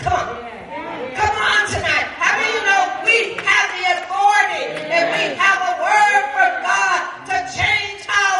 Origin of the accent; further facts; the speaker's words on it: India; I said, yes, I'm Indian.